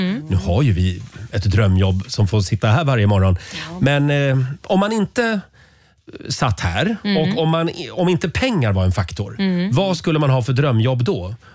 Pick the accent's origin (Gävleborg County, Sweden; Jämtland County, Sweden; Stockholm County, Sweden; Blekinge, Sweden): Gävleborg County, Sweden; Gävle; Nu kommer jag att tänka på, jag är från Gävle.